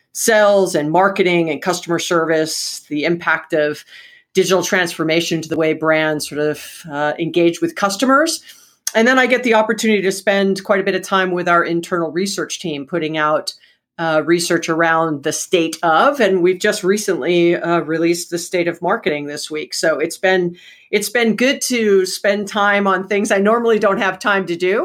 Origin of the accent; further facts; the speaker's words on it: Hawaii, United States; And I was born and raised in Hawaii.